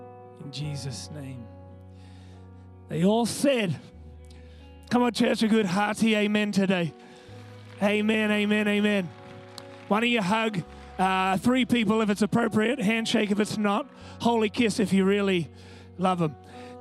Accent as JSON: {"language": "English", "town": "Hornsby Heights", "region": "New South Wales", "country": "Australia", "tie": "born or raised there", "said": "And I said, I grew up in 25 Maranta Street, Hornsby Heights."}